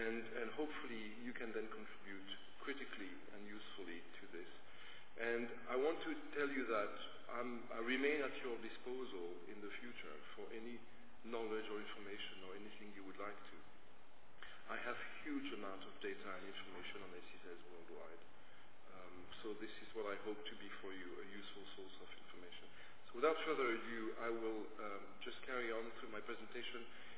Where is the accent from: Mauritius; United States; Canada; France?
Mauritius; I grew up in Mauritius. And Mauritius is a very small island where not much happens